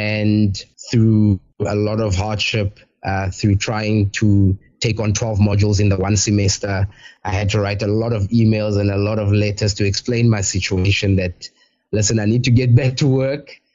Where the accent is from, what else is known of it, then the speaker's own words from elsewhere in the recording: South Africa; this had been a dream since I was 9 years old, as most South African rugby players have the ambition and the desire to represent the country at some stage.